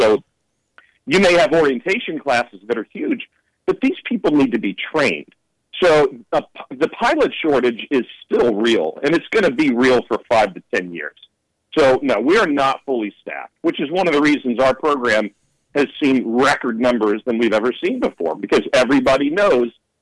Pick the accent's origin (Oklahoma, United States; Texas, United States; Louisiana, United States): Louisiana, United States; Shreveport; Louisiana, Shreveport, Louisiana.